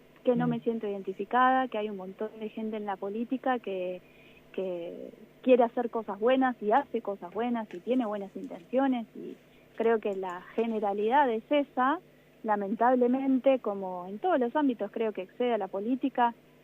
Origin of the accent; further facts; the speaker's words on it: Macachín, La Pampa, Argentina; Soy de Macachín, sí.